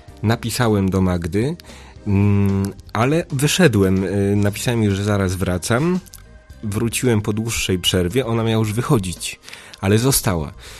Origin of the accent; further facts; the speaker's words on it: Inowrocław, Kuyavian-Pomeranian Voivodeship, Poland; Ja pochodzę z Inowrocławia, wtedy pisałem z Warszawy.